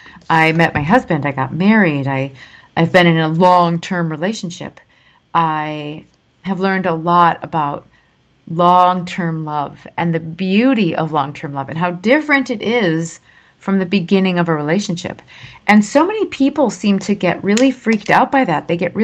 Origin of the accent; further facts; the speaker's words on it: Minnesota, United States; my Minnesota training, meaning growing up in Minnesota and growing up in that culture and having a lot of that culture be indoctrinated into me and therefore seem inherent to who I am as a person